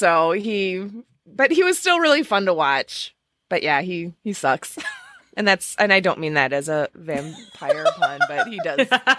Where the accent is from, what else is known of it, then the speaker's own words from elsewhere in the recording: New Zealand; accent: New Zealand; They're about as good as my New Zealand accent.